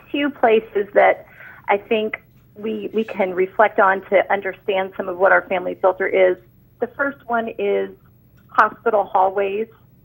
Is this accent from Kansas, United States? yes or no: no; Galveston, Texas, United States; I grew up in Galveston, which is an island just off the coast by Houston.